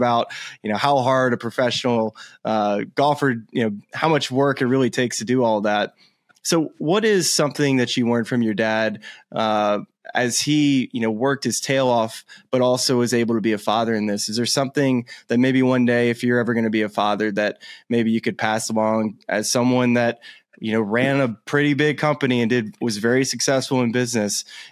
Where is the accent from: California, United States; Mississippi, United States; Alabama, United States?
Alabama, United States; And I'm from Alabama, so we don't got no ice rinks around here, Maverick.